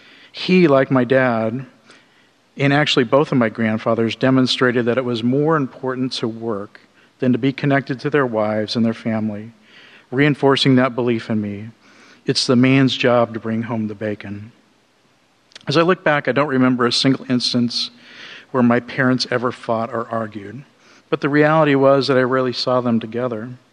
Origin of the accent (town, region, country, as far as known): The Dalles, Oregon, United States; born there